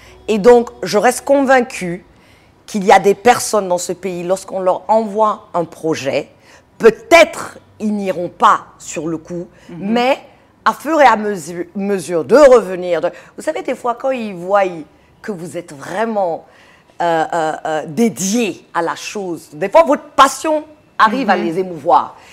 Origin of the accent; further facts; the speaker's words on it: United States; moi, je suis américaine, je suis tête brûlée